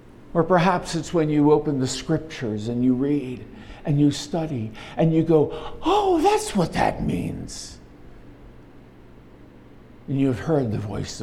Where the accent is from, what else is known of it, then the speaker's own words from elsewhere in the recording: Maryland, United States; I grew up in Maryland, over on the eastern shore of Maryland, on the other side of the Chesapeake Bay.